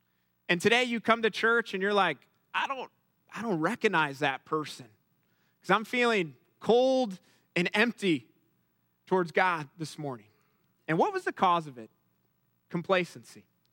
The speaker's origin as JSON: {"language": "English", "town": "Cleveland", "region": "Ohio", "country": "United States", "tie": "born or raised there", "said": "and I've born and raised in Cleveland, but we've been very close our whole lives."}